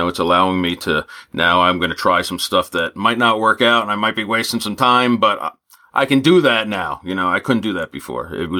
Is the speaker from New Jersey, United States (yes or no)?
yes; New Jersey, United States; And I'm from New Jersey, so, you know, there's that.